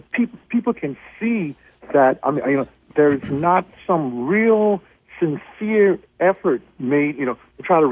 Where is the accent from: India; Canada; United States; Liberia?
Liberia; I'm originally from West Africa, Liberia.